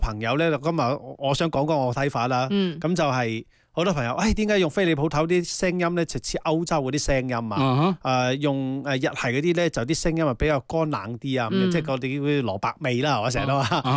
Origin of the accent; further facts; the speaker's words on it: China; 我哋中国人好聪明嘅